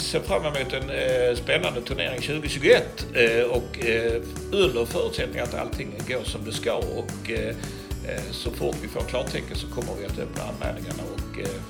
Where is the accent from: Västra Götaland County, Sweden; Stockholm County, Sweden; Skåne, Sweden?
Skåne, Sweden; Ramlösa; när jag var ung i Ramlösa